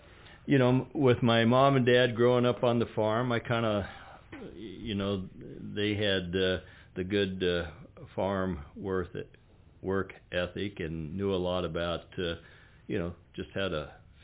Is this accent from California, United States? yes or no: no; Wichita, Kansas, United States; I grew up in Wichita, Kansas. My dad worked for Boeing.